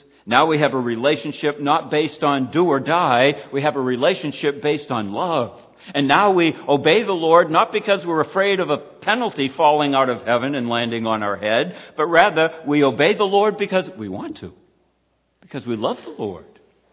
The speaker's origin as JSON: {"language": "English", "country": "United States", "said": "But as an American, we kind of think of the concept of freedom as free to do whatever I want to do."}